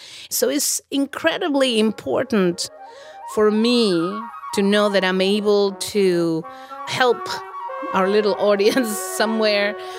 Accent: Mexico City, Mexico; You know, I'm from Mexico City

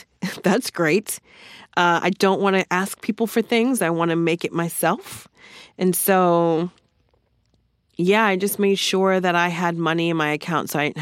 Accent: New Jersey, United States; You know, I'm from Jersey, and he thinks I sound aggressive all the time.

